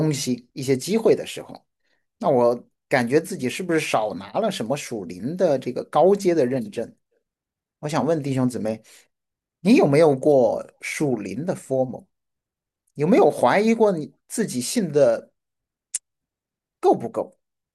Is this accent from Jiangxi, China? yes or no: yes; Jiangxi, China; 我发现我们竟然是江西老乡。那有一天，他就问我，你会不会说方言？我说我从小在农村长大，方言是我母语。